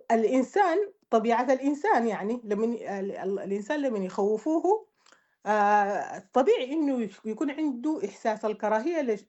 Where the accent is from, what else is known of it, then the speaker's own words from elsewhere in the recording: Sudan; فنحن كسودانيين ما كان عندنا مشاكل كبيرة